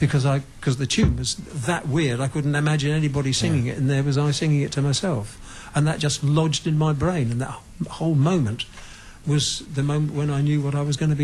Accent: England, United Kingdom; And I really then understood that just because I'm English, it doesn't mean to say I'm going to have any kind of sympathy or understanding of English music, real English music.

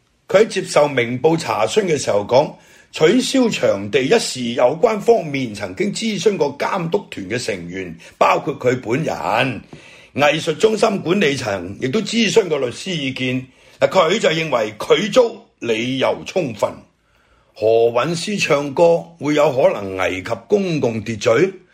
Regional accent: Hong Kong; 这个真是值得我们香港人感到自豪的

